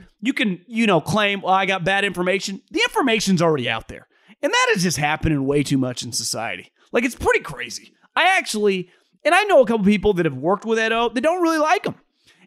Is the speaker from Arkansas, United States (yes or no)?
no; Davis, California, United States; He's a UC Davis guy. I'm born and raised in Davis. My dad's close with a lot of Davis athletic, you know, type people.